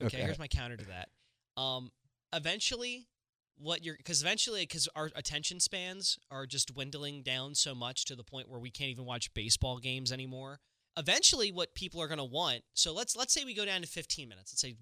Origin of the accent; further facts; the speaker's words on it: Delaware, United States; We also talk a lot about just, you know, growing up in Delaware, what we did as kids.